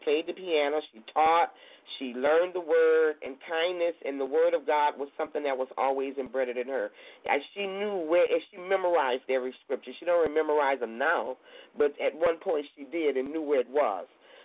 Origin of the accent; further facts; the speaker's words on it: Louisiana, United States; now in California, United States; and I'm from Louisiana, and in Louisiana, you go there to visit, and you sitting on the porch